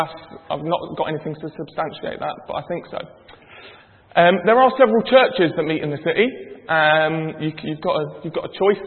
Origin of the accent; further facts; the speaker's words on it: United Kingdom; because I'm British and that's the way we do things.